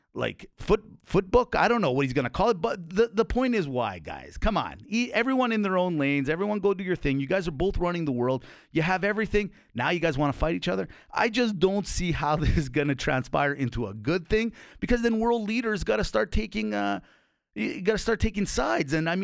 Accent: Calgary, Alberta, Canada; I'm born and raised in Calgary, and I've never seen this city this consumed by the Stampede.

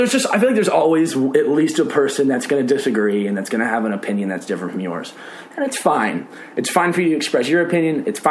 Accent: Nashville, Tennessee, United States; And obviously, I grew up in Nashville, so that kind of helps a lot of singing.

